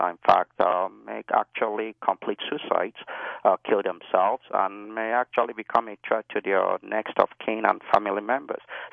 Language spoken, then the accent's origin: English; Nigeria; Ironically, originally I came from Nigeria.